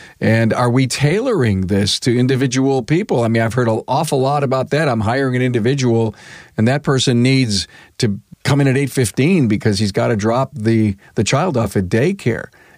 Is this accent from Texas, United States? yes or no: no; Buffalo, New York, United States; all I can say, buddy, is I'm from Buffalo, and that will be here in probably 2 days or less.